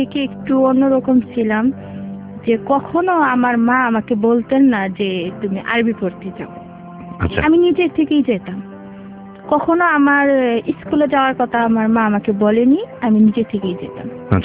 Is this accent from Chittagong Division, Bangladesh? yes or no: no; Sunamganj, Sylhet Division, Bangladesh; born there; now in Gazipur, Bangladesh; আমাদের বাড়ি হচ্ছে সিলেট সুনামগঞ্জ থানা, তো ওখানে আমি জন্মগ্রহণ করি।